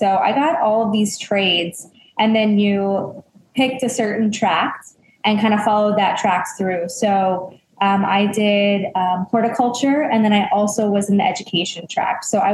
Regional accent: United States; now in Charleston, United States; Yeah, born and raised more in kind of the foothills. So right outside of Charlotte, but very rural at the time. It's now become quite the suburb.

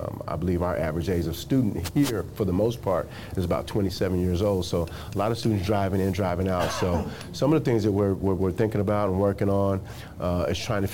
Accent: Arkansas, United States; So I came over from Arkansas on a basketball scholarship to play for Coach Eddie Sutton.

